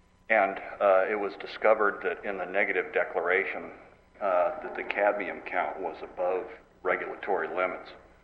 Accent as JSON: {"language": "English", "town": "Atascadero", "region": "California", "country": "United States", "said": "I'm from Atascadero."}